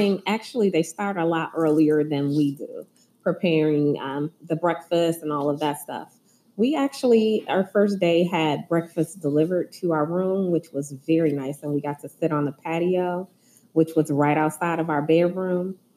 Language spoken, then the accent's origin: English; Detroit, Michigan, United States; Detroit, Michigan.